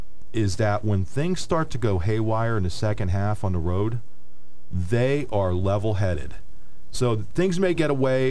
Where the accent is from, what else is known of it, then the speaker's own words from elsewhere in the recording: Hazleton, Pennsylvania, United States; He influenced every kid in my hometown of Hazleton.